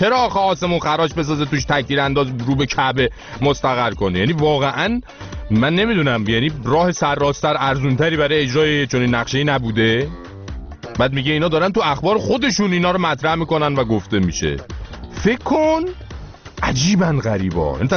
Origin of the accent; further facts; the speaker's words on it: Iran; به عنوان یه ایرانی